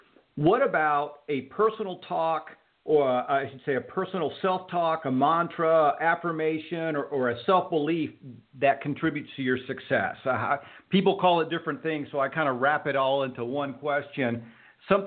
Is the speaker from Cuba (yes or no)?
yes; Cuba; we came from Cuba, and you know, very similar. My parents were entrepreneurs